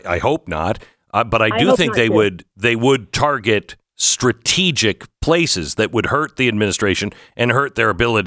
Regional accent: United States; I look at this and I think to myself, as an American, oh, no, please, I don't want another thing on fire.

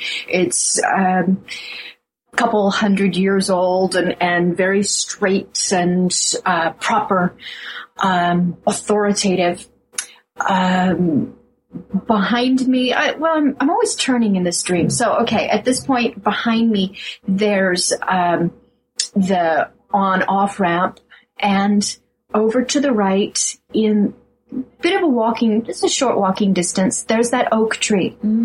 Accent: Pennsylvania, United States; now in France; I grew up in Pennsylvania, and it's so green. I do miss that. I do not miss those snows. And they have been this winter. We're in southern France, and area is very different.

